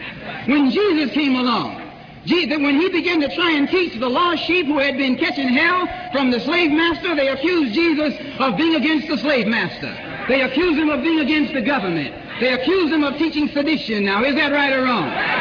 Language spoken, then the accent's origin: English; Harlem, New York, United States; I'm from Harlem, so I don't know how to talk to you, but in any other language but Harlem talk.